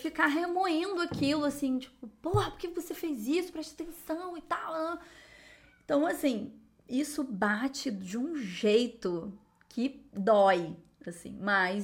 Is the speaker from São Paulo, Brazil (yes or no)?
no; Rio de Janeiro, Brazil; accent: carioca; eu sou carioca e eu já falo mesmo, né? Já junta, né? Então, isso já... Eu já falo X no lugar do S.